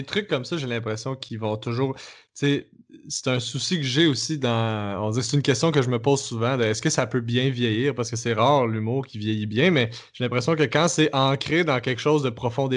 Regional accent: Quebec, Canada; Vous êtes vraiment moins en contact avec la culture québécoise. Fait que ce qui fait que quand nous, on arrive avec notre accent, presque notre accent

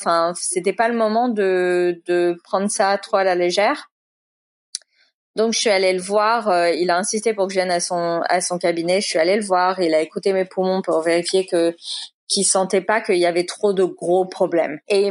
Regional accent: Boulogne-Billancourt, Île-de-France, France; j'ai grandi toute ma vie à Boulogne. Mis à part les quelques voyages que j'ai fait aux États-Unis, parce que mon père est américain

